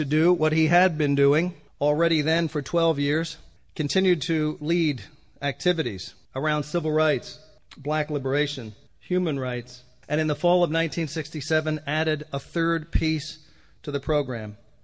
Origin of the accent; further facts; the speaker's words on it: Pennsylvania, United States; And as a young white man in a small town in Pennsylvania